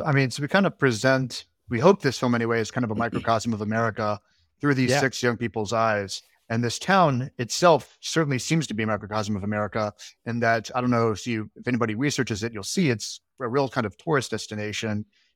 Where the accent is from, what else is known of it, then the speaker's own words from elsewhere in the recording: Alabama, United States; I'm from Alabama. I grew up in Alabama. I never really met anybody Muslim growing up.